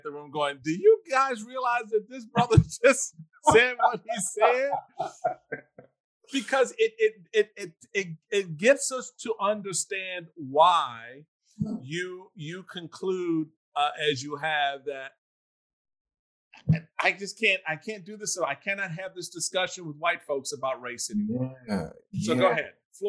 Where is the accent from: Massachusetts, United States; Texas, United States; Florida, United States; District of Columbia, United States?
District of Columbia, United States; Washington; as a young Black kid at the time growing up in Washington, D.C.